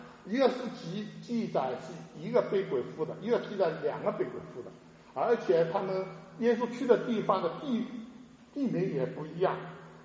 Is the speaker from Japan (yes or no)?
no; China; 这是我们中国人都经常会有这样的说法